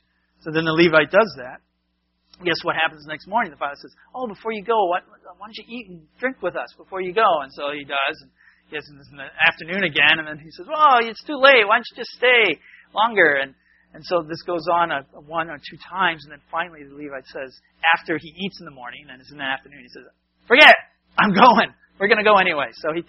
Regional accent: New England, United States; It's not like New England. I grew up in New England.

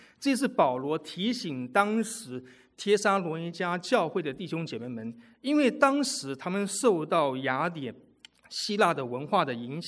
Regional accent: Taiwan; 我从台湾来台湾来的小男孩子都需要经过当兵的训练

